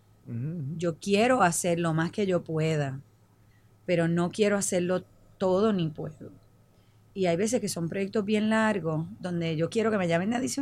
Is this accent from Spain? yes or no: no; Puerto Rico; nosotros, como puertorriqueños, sabes que tenemos cultura de todas partes